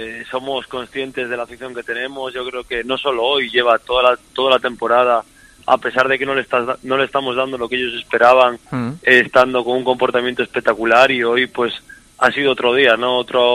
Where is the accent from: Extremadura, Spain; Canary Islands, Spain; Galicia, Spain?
Galicia, Spain; yo soy gallego, estoy aquí cerquita, 3 horitas.